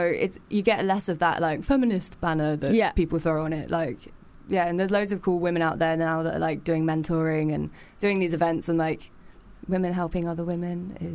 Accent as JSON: {"language": "English", "country": "United Kingdom", "said": "sure it's just because I was British."}